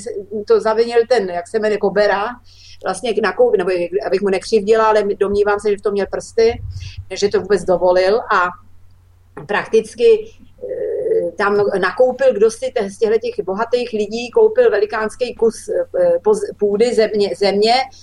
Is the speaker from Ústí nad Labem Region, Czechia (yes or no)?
yes; Ústí nad Labem, Ústí nad Labem Region, Czechia; já jsem z Ústí nad Labem